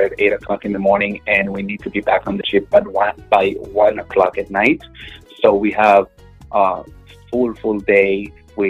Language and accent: English; Israel; I was born and raised in Israel. Both of my parents are not from Israel. They met there and they stayed there. My mom is Argentinian. My dad is Turkish with a Spanish background, so he spoke Spanish as well